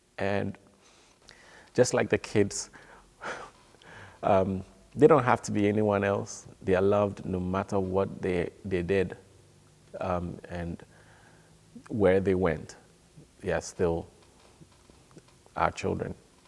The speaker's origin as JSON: {"language": "English", "country": "Ghana", "tie": "born or raised there", "lives_now": "Indiana, United States", "said": "I grew up in Ghana, totally different society from Indiana."}